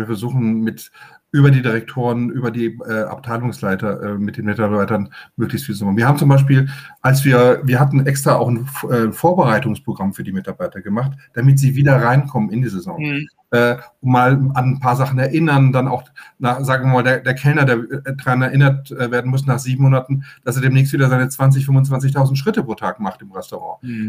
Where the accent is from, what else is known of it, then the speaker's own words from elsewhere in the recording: Usedom, Mecklenburg-Vorpommern, Germany; dass wir alle Usedomer sind, auch wenn wir Polen oder Deutsche sind.